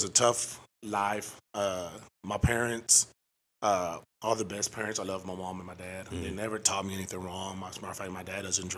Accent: Oak Cliff, Texas, United States; I grew up, I was born and raised in Oak Cliff. You know, I grew up in the church.

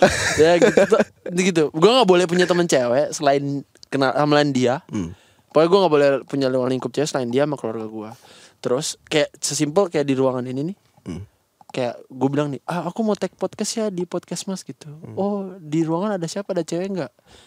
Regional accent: Ambon, Maluku, Indonesia; now in Jakarta, Indonesia; Jadi gue kan dari Ambon.

